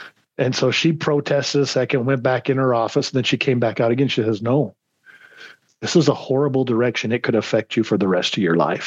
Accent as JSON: {"language": "English", "town": "Animas", "region": "New Mexico", "country": "United States", "tie": "born or raised there", "said": "I grew up in a small town in southern New Mexico named Animas."}